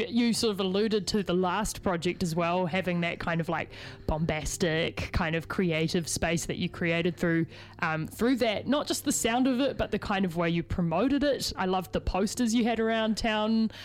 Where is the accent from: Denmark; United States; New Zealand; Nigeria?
New Zealand; accent: Kiwi; That's my Kiwi accent coming out.